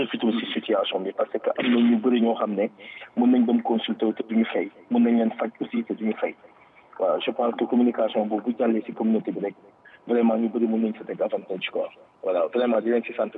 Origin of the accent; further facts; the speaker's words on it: Ziguinchor, Senegal; born there; je suis né à Ziguinchor, Fofula Djoudou. En 1991, octobre, 10 octobre